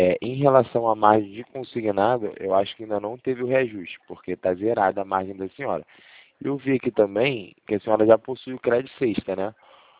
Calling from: Rio de Janeiro, Brazil; eu falo do centro do Rio de Janeiro

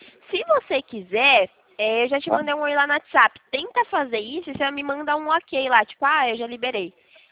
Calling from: Itatiba, São Paulo, Brazil; Eu falo de Itatiba, São Paulo.

